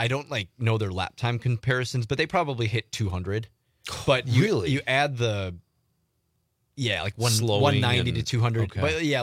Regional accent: Wisconsin, United States; And yeah, man, we're from Wisconsin.

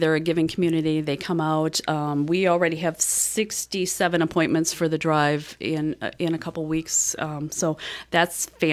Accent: Wisconsin, United States; now in Mount Horeb, United States; I'm originally from the Grant County area, moved to Mount Horeb.

